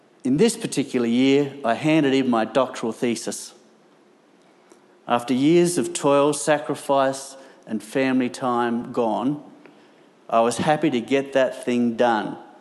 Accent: Ceduna, South Australia, Australia; My hometown included the Aboriginal homelands of Caniba, Yalata and Oak Hill. The population of Ceduna was less than 1,000, and that included the surrounding areas.

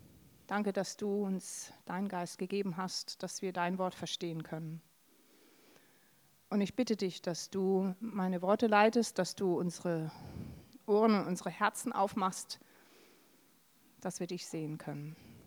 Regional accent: Hamburg, Germany; Moin, sagt man genau bei mir, wo ich herkomme, in Hamburg.

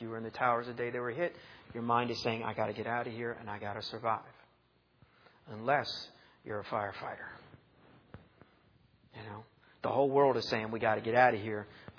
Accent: Maryland, United States; we're kind of a New York family, us Italian New Yorkers, even though I grew up in Maryland. All my family's from New York.

